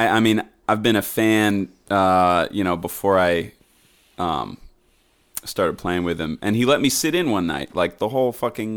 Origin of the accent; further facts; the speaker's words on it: Brookline, Massachusetts, United States; I'm from Brookline, Massachusetts.